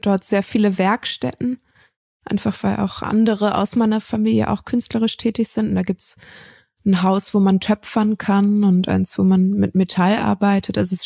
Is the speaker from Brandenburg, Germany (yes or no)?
yes; Strausberg, Brandenburg, Germany; also born or lived in Berlin; Also ich bin schon in Berlin geboren, so in West-Berlin, aber dann aufgewachsen in Strausberg. Und Strausberg ist so, da fährt eine S-Bahn hin. Und das ist halt relativ tief so im Osten von Brandenburg, gar nicht so weit weg von der polnischen Grenze.